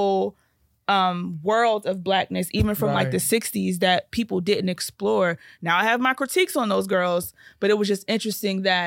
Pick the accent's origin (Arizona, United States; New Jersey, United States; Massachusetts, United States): New Jersey, United States; Montclair; for example, I'm from Montclair, right?